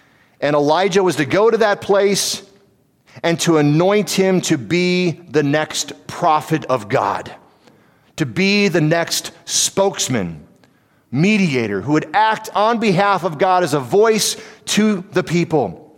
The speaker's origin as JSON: {"language": "English", "region": "Midwest", "country": "United States", "tie": "born or raised there", "said": "I'm reminded of growing up in the Midwest."}